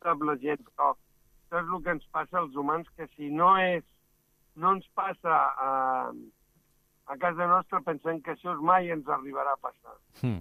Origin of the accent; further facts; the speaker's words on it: Catalonia, Spain; aquí ja saps, tenim una tara que és que som catalans.